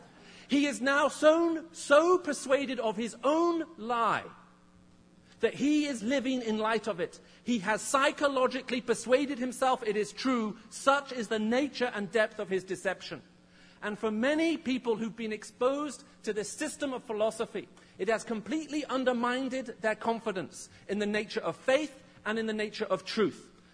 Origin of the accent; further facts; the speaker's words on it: Saudi Arabia; although as a child I was raised in Saudi Arabia and much of my ministry is outside of the West